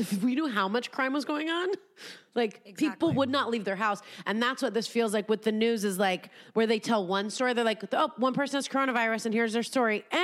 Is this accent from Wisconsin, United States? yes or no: no; Los Angeles, California, United States; And I grew up and lived in East LA for a few years when I was a kid.